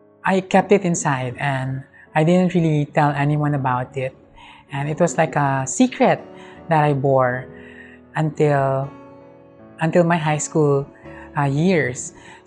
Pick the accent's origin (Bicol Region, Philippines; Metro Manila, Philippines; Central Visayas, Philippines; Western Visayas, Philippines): Bicol Region, Philippines; I'm from Bicol, where we have to deal with typhoons several times a year.